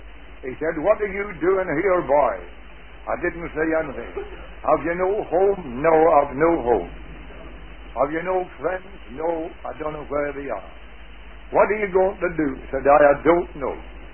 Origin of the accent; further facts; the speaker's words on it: County Monaghan, Ireland; born there; I was born in County Monaghan, in the townland of Braddocks, halfway between the two little towns of Monaghan and Ballybay.